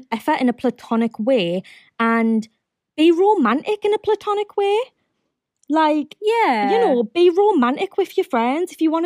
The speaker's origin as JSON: {"language": "English", "town": "Newcastle", "region": "North East England", "country": "United Kingdom", "said": "And I don't know if that's because I'm from Newcastle."}